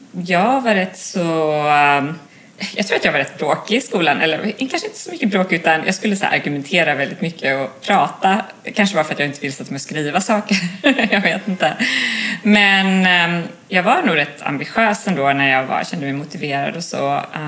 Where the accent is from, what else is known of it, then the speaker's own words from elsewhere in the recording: Gothenburg, Västra Götaland County, Sweden; also born or lived in Ale; Jag växte upp i Göteborg, mitt i stan, med min mamma och pappa, innan de skilde sig. Så jag växte upp på 2 olika ställen i Göteborg. Och sen så när jag var så 13 så flyttade jag faktiskt ut till Ale, en förort till Göteborg